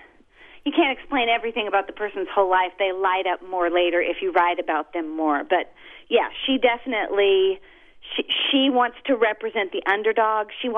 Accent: the South, United States; You know, I grew up in the South. I spent my whole life here.

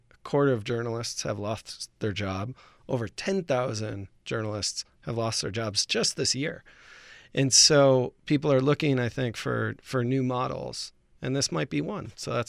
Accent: Buffalo, New York, United States; she was the editor-in-chief of my hometown Buffalo News back in the day

